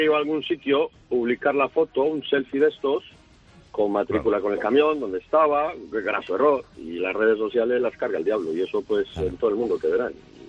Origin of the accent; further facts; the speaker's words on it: Colombia; A ver, yo soy de origen colombiano.